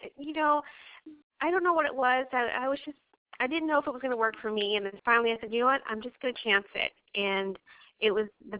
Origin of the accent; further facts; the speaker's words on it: Kaneohe, Hawaii, United States; moved away as an adult; now in Virginia, United States; Well, I'm from Kaneohe, Hawaii. I moved to Virginia about a year and a half ago to be close to my parents.